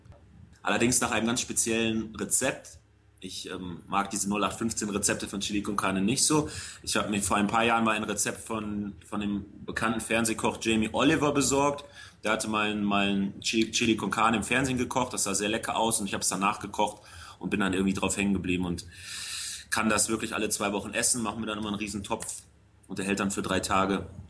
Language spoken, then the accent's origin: German; North Rhine-Westphalia, Germany; also born or lived in southern Germany; Ich bin allerdings mit einem Jahr, glaube ich, ja, ich glaube, ich war ein Jahr alt, bin ich nach Westdeutschland gezogen, bin eigentlich ein Kind des Ruhrgebiets. Und es ist halt nur steht nur auf meiner Geburtsurkunde, sonst habe ich mit dem Süden nichts zu tun.